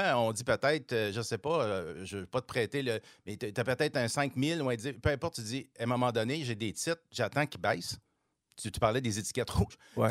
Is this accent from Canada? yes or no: yes; Montreal, Quebec, Canada; born there; ça paraît que je suis né à Montréal.